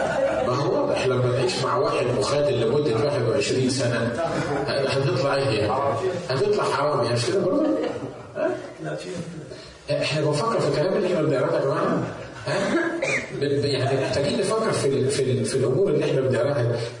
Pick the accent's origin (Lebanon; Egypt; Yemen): Egypt; ما كانتش يعني زي عندنا في مصر من الفراعنه